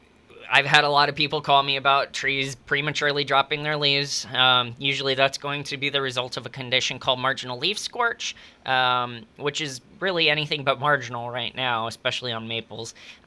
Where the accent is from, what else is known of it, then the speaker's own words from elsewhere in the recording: Kansas City, Missouri, United States; I'm from Kansas City. The weather that we've had up there, at least in my experience, is typically going to be less extreme.